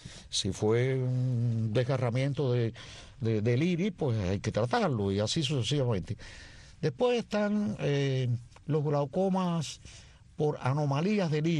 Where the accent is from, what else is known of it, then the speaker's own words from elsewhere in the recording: Cuba; Y ahora que digo eso, como somos cubanos, tengo que decirlo.